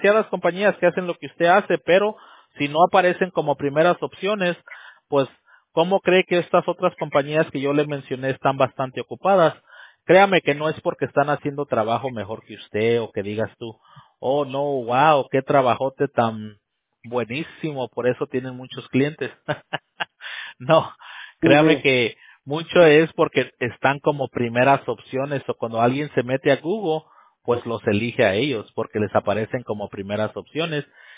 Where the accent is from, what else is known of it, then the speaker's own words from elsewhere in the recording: Campeche, Mexico; Ah, yo soy de México, ahí de Campeche, ahí me queda usted de vecino.